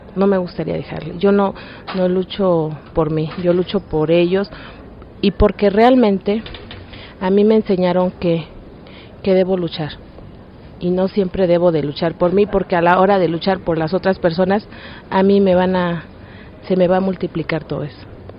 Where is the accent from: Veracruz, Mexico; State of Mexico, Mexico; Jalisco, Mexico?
Veracruz, Mexico; vengo de la Sierra de Songolica.